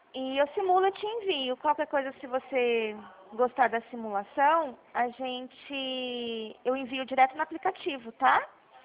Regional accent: São Paulo, Brazil; Não, não, eu não sou de Arapongas, não. Eu sou daqui de São Paulo, eu falo da Central.

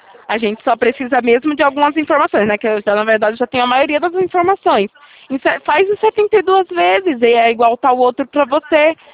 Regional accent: Bahia, Brazil; now in Itatiba, Brazil; que eu sou da Bahia, mas hoje eu moro atualmente em Itatiba, né, interior de São Paulo.

